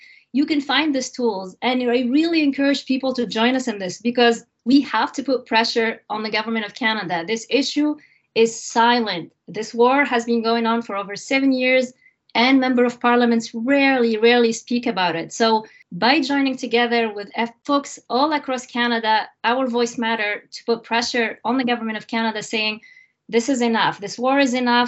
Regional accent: Tunisia; I'm speaking Arabic. I'm originally from Tunisia, so I can also read articles and information in Arabic

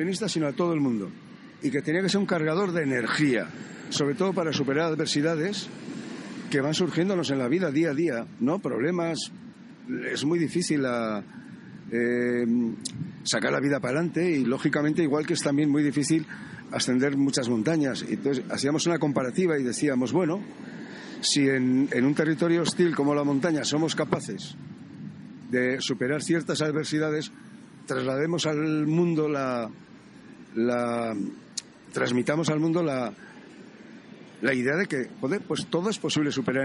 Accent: Basque Country, Spain; conocer las montañas de mi tierra, las montañas de Euskal Herria

